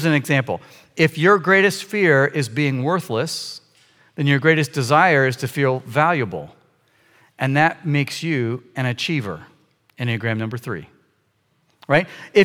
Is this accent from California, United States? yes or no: no; Wisconsin, United States; I came from Wisconsin, so I'm a little sore, but...